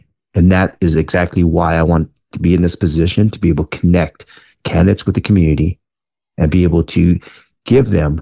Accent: California, United States; So I grew up in California. I grew up in a progressive school.

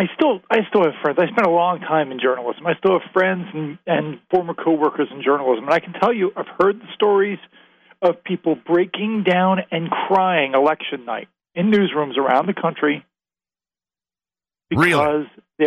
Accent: Baltimore, Maryland, United States; I'm from Baltimore, so my family is very close. I live close to Baltimore.

